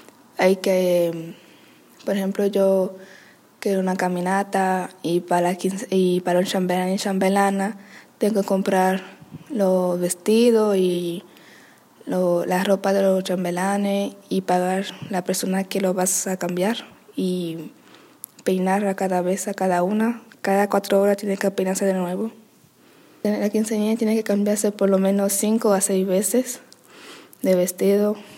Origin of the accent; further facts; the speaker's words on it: Dominican Republic; tengo 14 años y vengo de República Dominicana.